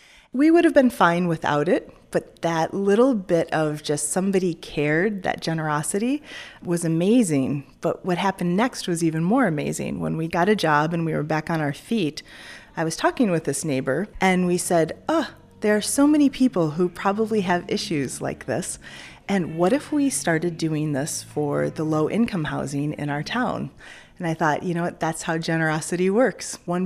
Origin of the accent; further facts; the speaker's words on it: Wheaton, Illinois, United States; I'm from Wheaton, Illinois.